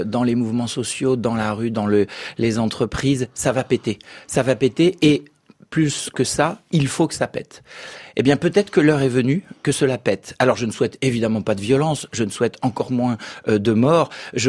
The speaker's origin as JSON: {"language": "French", "town": "Beaumont-sur-Oise", "region": "Île-de-France", "country": "France", "said": "vous avez dit que je venais de Beaumont-sur-Oise, on vient de nous annoncer la semaine dernière la fermeture de notre hôpital."}